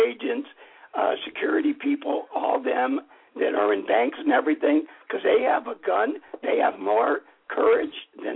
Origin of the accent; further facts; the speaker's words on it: East Cleveland, Ohio, United States; I was raised in East Cleveland during the 60s. I am a white person. I lived there from 1956 to 69, 67, 68.